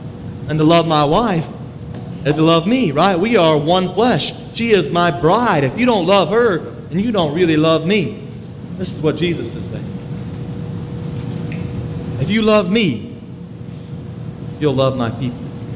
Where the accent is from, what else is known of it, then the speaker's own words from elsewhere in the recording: Pensacola, Florida, United States; But I'm from Pensacola, Florida. And so I grew up, I'm a big Florida Gator fan.